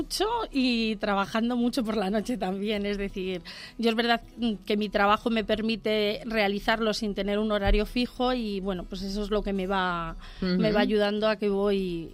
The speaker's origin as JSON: {"language": "Spanish", "town": "Mejorada del Campo", "region": "Community of Madrid", "country": "Spain", "tie": "born or raised there", "said": "nací en Madrid y luego desde muy pequeña he vivido casi todo el tiempo en Mejorada, San Fernando de Henares, toda la zona del corredor del Henares."}